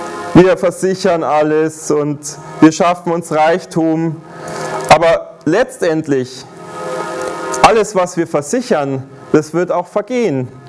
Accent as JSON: {"language": "German", "region": "Bavaria", "country": "Germany", "said": "ich komme ja aus Bayern"}